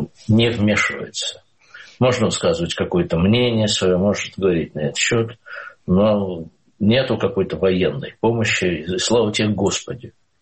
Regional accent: Belarus; Вот мы белорусы, вот наша граница. Это такой дом.

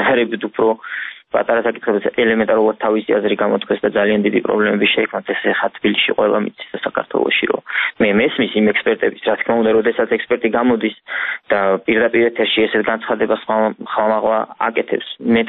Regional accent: Rustavi, Kvemo Kartli, Georgia; მე რუსთავაზე გავიზარდე, რუსთავაზე ვცხოვრობ

